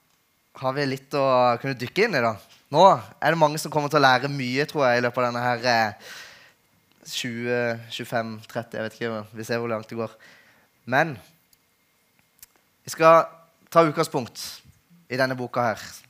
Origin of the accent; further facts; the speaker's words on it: Flekkefjord, Agder, Norway; Da vet dere at jeg er fra Flekkefjord.